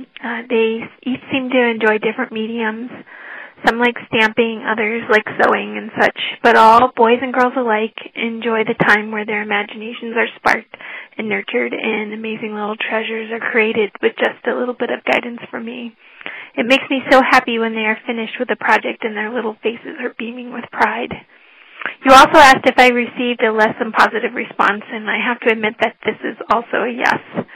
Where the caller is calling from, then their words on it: Marrowstone Island, Washington, United States; I'm calling in from Marrowstone Island in the Pacific Northwest